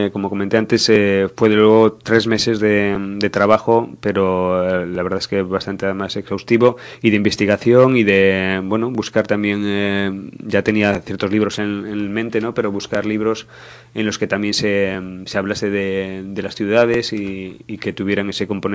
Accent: A Coruña, Galicia, Spain; no viví aquella época aquí, ya que soy de Coruña

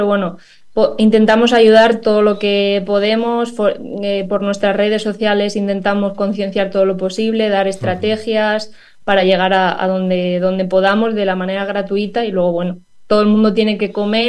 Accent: Toledo, Castilla-La Mancha, Spain; Yo soy de Toledo, pero pues soy la directora de una clínica en Alcorcón.

